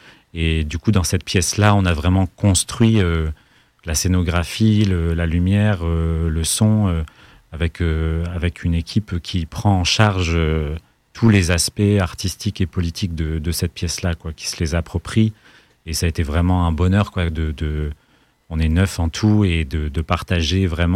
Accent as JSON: {"language": "French", "town": "Lille", "region": "Hauts-de-France", "country": "France", "tie": "born or raised there", "said": "moi je suis né à Lille, hein, je vis à Lille depuis toujours"}